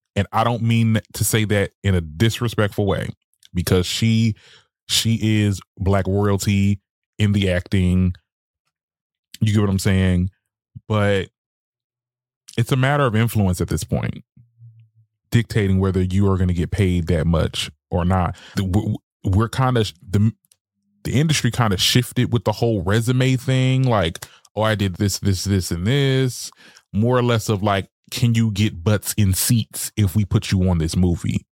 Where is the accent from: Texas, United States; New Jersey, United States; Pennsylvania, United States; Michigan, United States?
New Jersey, United States; Trenton; she's from Trenton, New Jersey, and that is my hometown.